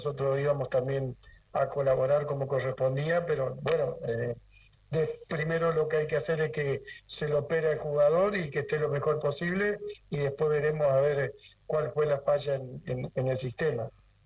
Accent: La Paz, Entre Ríos, Argentina; Yo soy de La Paz, y sí te podría decir de los clubes míos

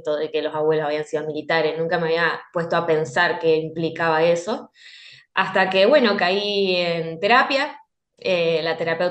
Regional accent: Santa Cruz, Argentina; los primeros meses que me vine a estudiar a Rosario, yo soy del sur, de Santa Cruz.

